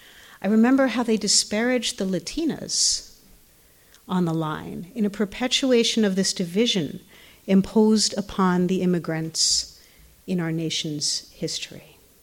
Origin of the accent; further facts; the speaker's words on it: Long Island, New York, United States; I grew up on Long Island, New York, in the 1960s and 70s.